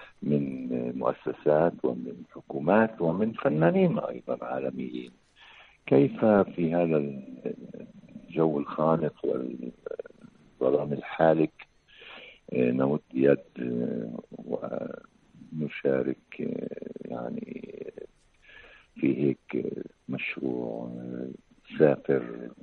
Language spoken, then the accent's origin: Arabic; Palestine; وإحنا مفجوعين كفلسطينيين